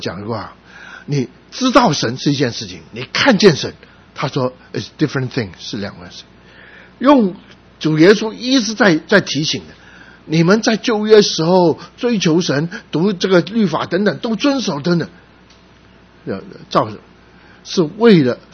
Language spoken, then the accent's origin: Chinese; China; 用这个我们中国人讲的话